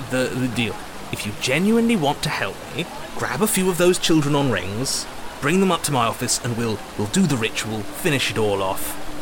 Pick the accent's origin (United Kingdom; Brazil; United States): United Kingdom; South West England; I'm from Dorset